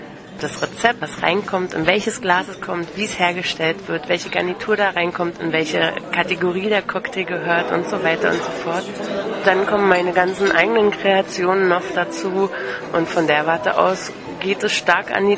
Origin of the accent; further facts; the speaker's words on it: Berlin, Germany; also born or lived in Schwerin; Ich bin in Schwerin geboren und lebe aber eigentlich mein ganzes Leben lang schon in Berlin.